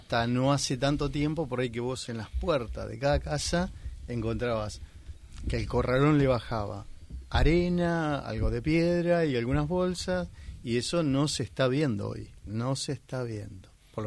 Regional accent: Pilar, Buenos Aires Province, Argentina; de Pilar y bueno, hoy venimos con una inquietud muy linda y para tratar de colaborar con nuestra querida Argentina

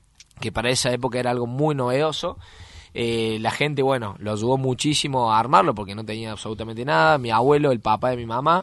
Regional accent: Loreto, Santiago del Estero, Argentina; nosotros somos de Santiago del Estero, un pueblo llamado Loreto.

